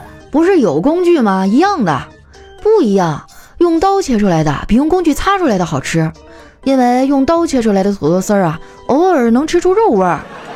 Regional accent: Northeast China, China; 我们东北人就是这样，一到夏天啊就喜欢出去撸个串儿啊，吃个小龙虾啥的。

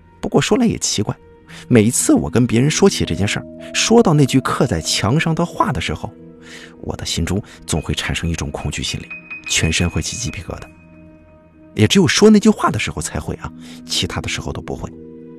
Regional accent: China; 我的家乡是南方的一个小县城

